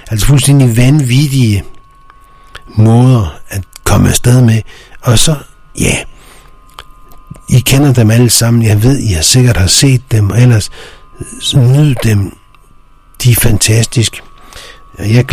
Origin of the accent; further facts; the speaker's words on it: Copenhagen, Capital Region of Denmark, Denmark; De er også optaget i Valby, hvor jeg stammer fra